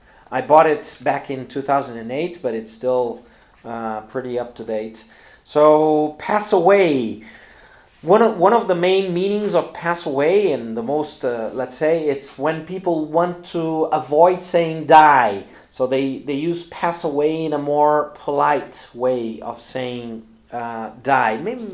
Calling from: Porto Alegre, Rio Grande do Sul, Brazil; English is a second language

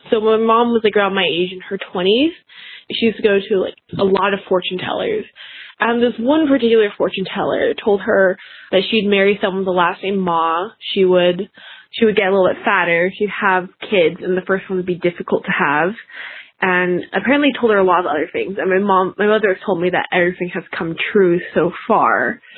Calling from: Boise, Idaho, United States; I'm calling from Boise, Idaho.

